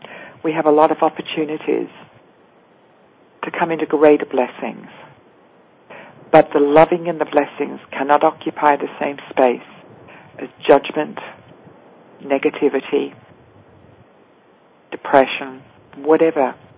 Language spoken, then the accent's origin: English; England, United Kingdom; also born or lived in different countries; growing up in England was, in my mind, very quite restrictive